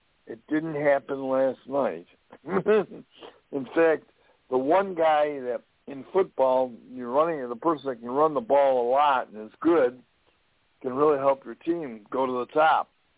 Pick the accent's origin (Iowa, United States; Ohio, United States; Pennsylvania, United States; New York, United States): New York, United States; Buffalo; I'm from Buffalo, New York.